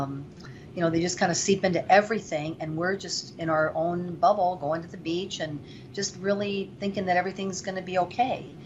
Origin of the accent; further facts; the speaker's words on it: Caracas, Capital District, Venezuela; now in United States; I come from Venezuela. I was born in Caracas, Venezuela.